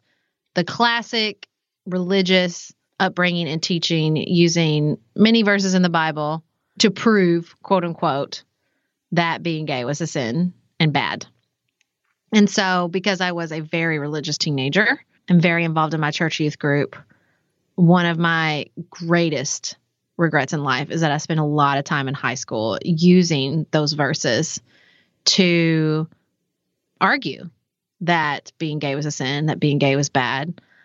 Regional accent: Paducah, Kentucky, United States; So for me, I grew up in Paducah, obviously, and in a Southern Baptist church

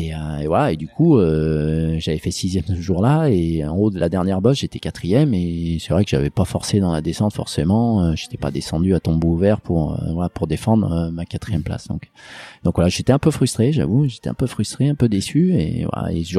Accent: Lyon, Auvergne-Rhône-Alpes, France; Moi, je suis lyonnais, donc c'est une course. Donc c'est mythique, je pense, en France, mais encore plus à Lyon.

